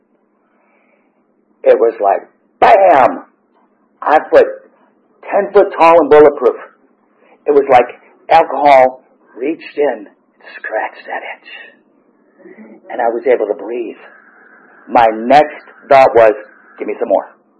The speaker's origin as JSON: {"language": "English", "region": "Georgia", "country": "United States", "tie": "born or raised there", "said": "I grew up in Gwinnett County."}